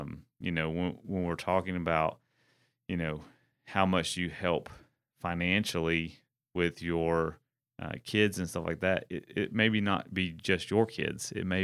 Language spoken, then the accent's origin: English; Tennessee, United States; You know, growing up in East Tennessee where I grew up, people didn't move away.